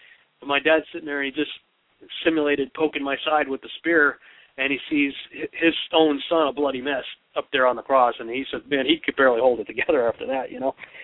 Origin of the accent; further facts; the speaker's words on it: Massachusetts, United States; And, of course, growing up in Massachusetts, it's a very heavy Catholic environment.